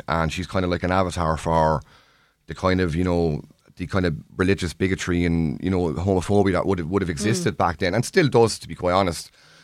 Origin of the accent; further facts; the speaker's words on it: Waterford, Munster, Ireland; because I'm from Waterford